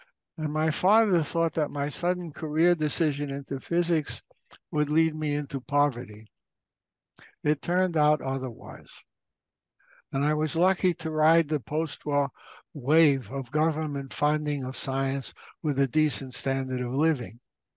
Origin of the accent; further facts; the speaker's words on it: New York City, New York, United States; also born or lived in Boston; Although I was born in Boston, USA in 1932, also Showa 7, Japanese, it was in New York City that I grew up and formed my view of the world.